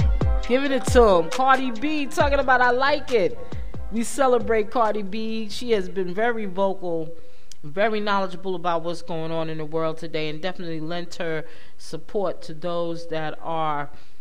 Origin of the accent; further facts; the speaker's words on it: Bronx, New York, United States; she was born and raised in the BRONX, my hometown, in New York City.